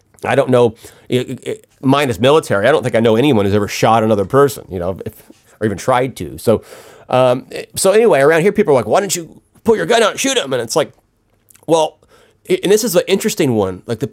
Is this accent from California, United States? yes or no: no; Missouri, United States; I I'm from Missouri, so we have a different take on it.